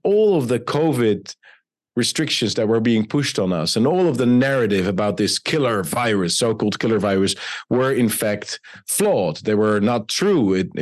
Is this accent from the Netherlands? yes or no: yes; Netherlands; I'm from the Netherlands, which is obviously a small country in Europe